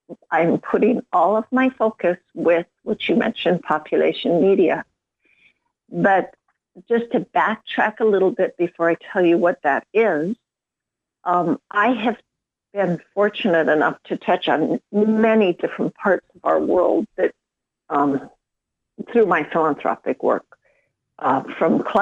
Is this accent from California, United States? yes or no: yes; California, United States; I was written up in the Los Angeles Times, because as you mentioned, I am from California.